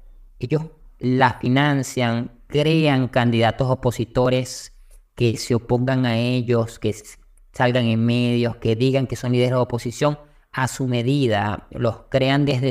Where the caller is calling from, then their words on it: Venezuela; Sí, soy de Alianza Libertaria en la parte internacional. Estoy particularmente en Venezuela.